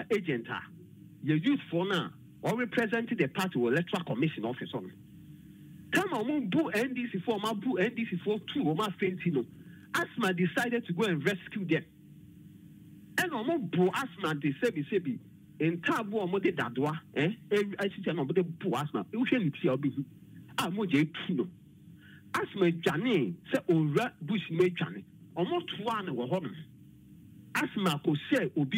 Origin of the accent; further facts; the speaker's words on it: Ghana; That is what I feel so sad as a Ghanaian this morning.